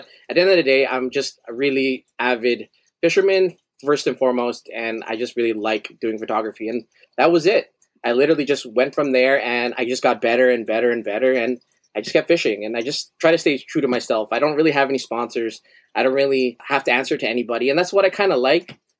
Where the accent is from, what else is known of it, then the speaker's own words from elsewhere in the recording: Canada; I'm Filipino Canadian.